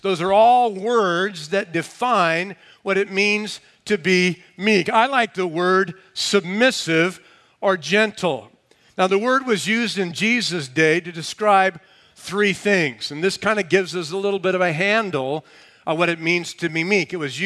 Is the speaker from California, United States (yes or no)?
yes; San Bernardino, California, United States; this inland valley we live in. I grew up in San Bernardino. It's farther inland. It gets very hot in the summer.